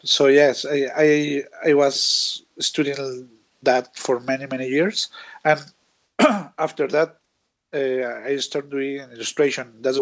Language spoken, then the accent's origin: English; Chihuahua, Mexico; English is a second language; I have 31 years old. I am from Mexico. Was the most big state in Mexico is Chihuahua.